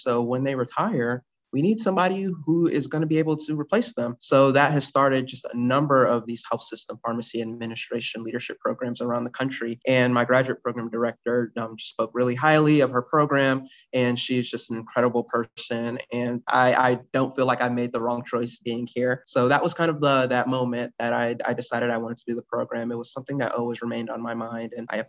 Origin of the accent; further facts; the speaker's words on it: Riverdale, Georgia, United States; I am originally from Riverdale, Georgia, just outside of the Atlanta metropolitan area. I went to high school in Riverdale, Georgia, in Clayton County.